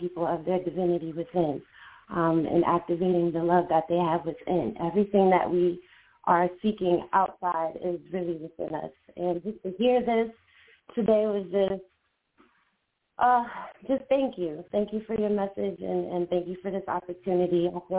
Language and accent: English; St. Petersburg, Florida, United States; I am from St. Petersburg, Florida